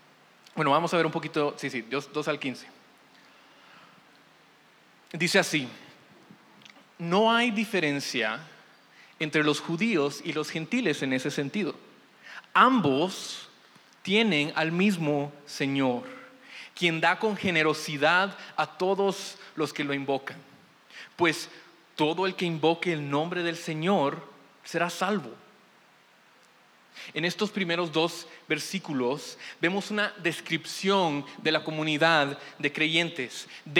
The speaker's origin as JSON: {"language": "Spanish", "country": "Guatemala", "tie": "born or raised there", "said": "yo crecí aquí en Guate."}